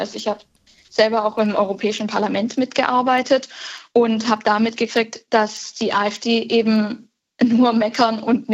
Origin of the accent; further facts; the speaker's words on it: Göppingen, Baden-Württemberg, Germany; dass ich vor allem auch meine Heimat gestalten kann. Döppingen